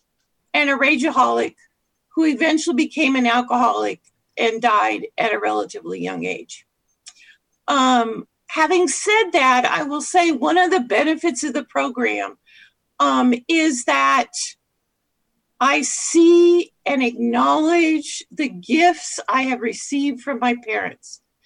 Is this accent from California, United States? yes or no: yes; Oakland, California, United States; also born or lived in Concord; I am the oldest of 10, a large Irish Catholic family growing up in Oakland first and then Concord.